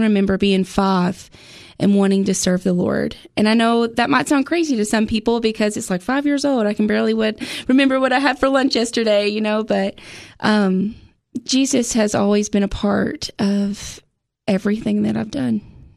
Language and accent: English; Walling, Tennessee, United States; I grew up in Walling, Tennessee.